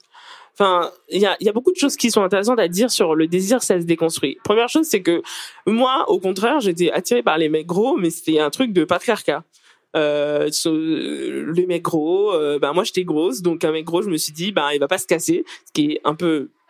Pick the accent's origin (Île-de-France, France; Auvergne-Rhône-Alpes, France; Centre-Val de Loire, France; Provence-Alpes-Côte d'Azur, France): Île-de-France, France; j'attire personne dans mon bled paumé du 77, c'est mort pour moi.